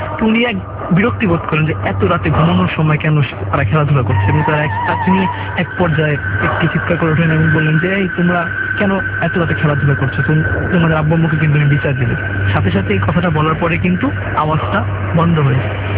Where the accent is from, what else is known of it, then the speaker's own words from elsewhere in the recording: Dhaka, Dhaka Division, Bangladesh; আমাদের বাসা যেটা পুরান ঢাকা এবং আমাদের বাসার মধ্যে আমাদের চাচুরা ছিল, ফুপিরা ছিল, আমরা একসাথে থাকতাম আর কি।